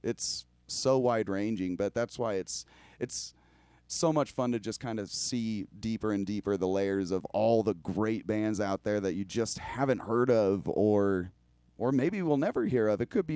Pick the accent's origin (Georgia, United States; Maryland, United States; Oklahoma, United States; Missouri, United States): Oklahoma, United States; we were raised in Oklahoma, so we're used to like small town things.